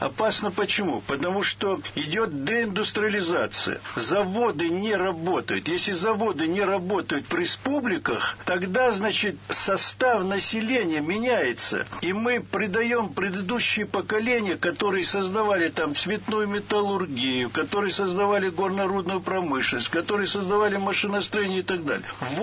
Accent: Moscow, Russia; я кавказец и одновременно, так сказать, москвич.

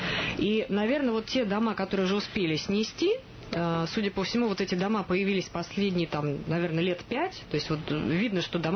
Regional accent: Moscow, Russia; вот я лично москвичка

